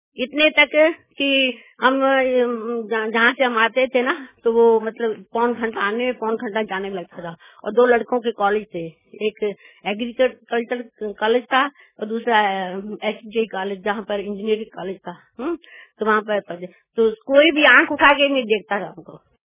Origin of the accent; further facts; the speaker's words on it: Multan, Punjab, Pakistan; वैसे भी हम मुल्तान के रहने वाले हैं और कराची और मुल्तान का 3 घंटे का रास्ता था। आसी पड़ोसी हैं हम और भाषा भी बहुत मिलती जुलती है हमारी, सिंध की और मुल्तानी भाषा मिलती जुलती है।